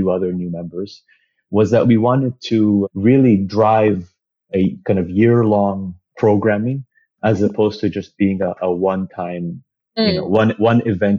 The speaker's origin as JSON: {"language": "English", "town": "Montreal", "region": "Quebec", "country": "Canada", "tie": "born or raised there", "also_born_or_lived": "Geneva / Saudi Arabia", "said": "I was born in Geneva, and the first 8 years of my life were in Saudi Arabia. And then we immigrated to Montreal. Palestinian origins, but obviously because of the situation, we didn't have a passport. I was born with a Jordanian passport."}